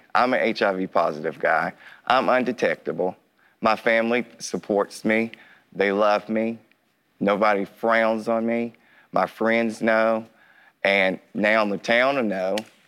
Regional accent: Williamson, United States; I grew up here in Williamson.

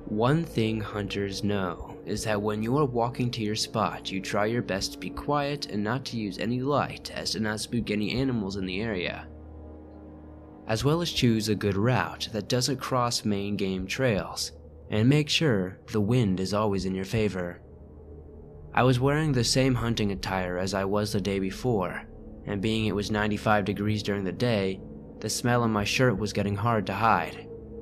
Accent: Oregon, United States; I grew up hunting in the Blue Mountains in Oregon my entire life.

